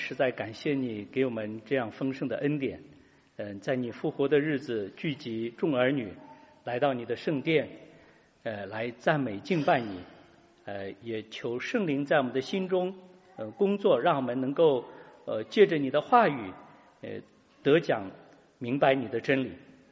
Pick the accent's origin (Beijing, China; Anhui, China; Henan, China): Henan, China; 我小的时候生活在河南的农村